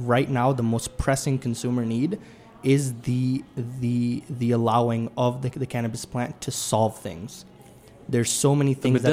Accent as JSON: {"language": "English", "region": "Maryland", "country": "United States", "tie": "born or raised there", "said": "No, we were both raised in Howard County, yeah. Maryland."}